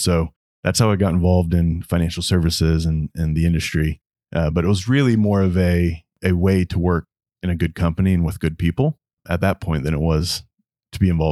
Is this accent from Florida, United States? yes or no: yes; Orlando, Florida, United States; I grew up here in Orlando, Florida. I am the son of two parents. I have two loving parents. Grew up here in Orlando.